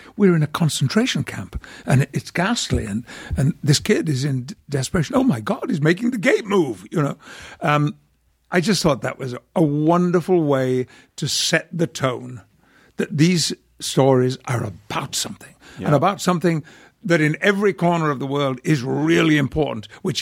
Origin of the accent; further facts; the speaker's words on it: Yorkshire and the Humber, United Kingdom; We're both Northerners. He's a Lancastrian. I'm a Yorkshireman.